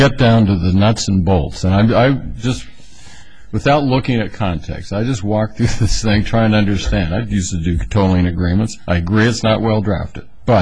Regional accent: California, United States; Well, I am, because the district court didn't, as far as, you know, I come from California, and you have to go through this elaborate procedure

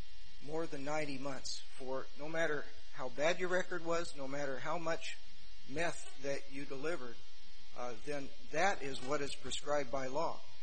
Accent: Eugene, Oregon, United States; It's an embarrassing fact of Oregon history that many towns, including my hometown of Eugene, had sundown laws for many years

